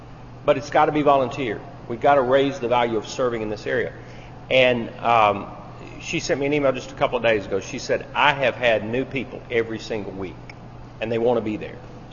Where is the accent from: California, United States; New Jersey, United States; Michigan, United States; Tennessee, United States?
Tennessee, United States; And that's not just because I come from Tennessee and I now live in Kentucky.